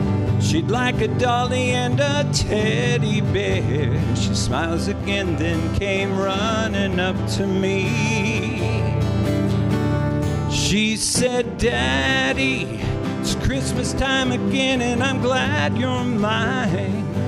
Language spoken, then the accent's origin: English; Ottawa, Kansas, United States; I'm from Ottawa, Kansas. So I had a little drive to get up here